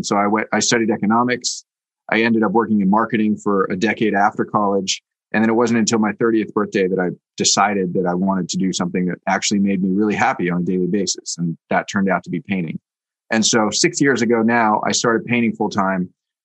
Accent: California, United States; I grew up in the Bay Area, going to Oakland A's games as a kid, season tickets with my dad

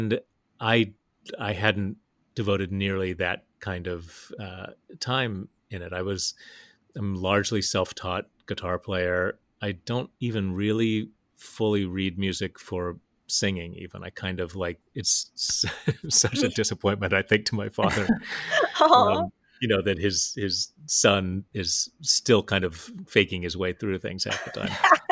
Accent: Huntington, West Virginia, United States; And we were recording it in my hometown in Huntington on the big Keith Albee stage

